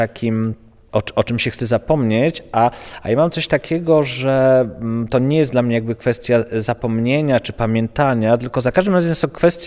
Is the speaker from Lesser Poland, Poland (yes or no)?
yes; Kraków, Lesser Poland, Poland; a ja jestem z Krakowa, ja w Krakowie zaczynałem pracować